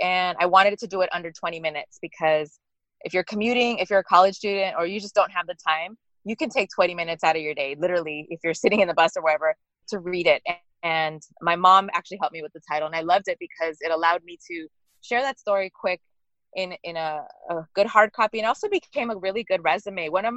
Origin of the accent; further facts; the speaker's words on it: Inglewood, California, United States; I grew up in Inglewood